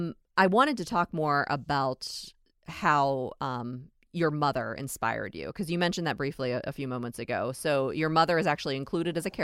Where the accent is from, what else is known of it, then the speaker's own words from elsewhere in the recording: Pittsburgh, Pennsylvania, United States; I grew up in Pittsburgh, but my grandmother is from Indiana, Pennsylvania.